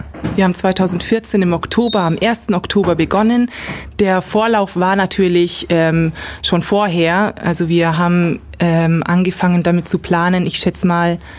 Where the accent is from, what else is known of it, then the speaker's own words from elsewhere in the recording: Kempten, Bavaria, Germany; ich komme aus dem Allgäu, aus Kempten.